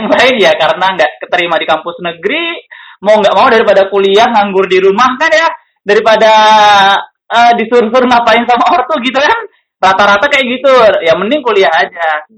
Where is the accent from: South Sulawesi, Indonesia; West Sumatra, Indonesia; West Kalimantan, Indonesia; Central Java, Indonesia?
West Kalimantan, Indonesia; Dari kalau yang di daerahku kan di Kalimantan Barat itu ya